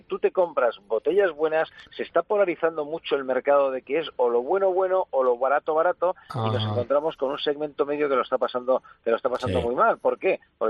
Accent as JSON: {"language": "Spanish", "town": "Ponferrada", "region": "Castile and León", "country": "Spain", "tie": "born or raised there", "said": "me sentí hasta profeta en mi tierra, en Ponferrada"}